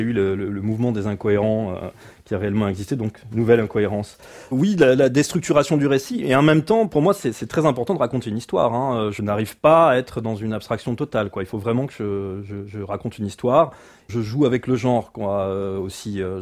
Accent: south of France, France; Ma grand-mère vit dans le sud de la France, aussi pas très loin de là où j'ai grandi, dans une grande bâtisse qui appartenait à la famille de D'Artagnan initialement

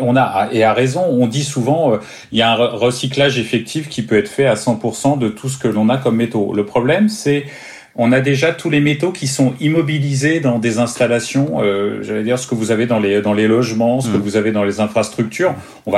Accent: France; en tant que Français, en tant qu'Européen

